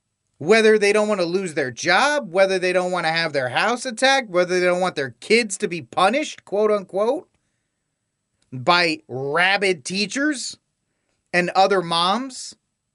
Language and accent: English; New England, United States; now in Texas, United States; That's because I'm from New England and I actually had fall, unlike here in Texas, where it goes from summer to winter to summer again.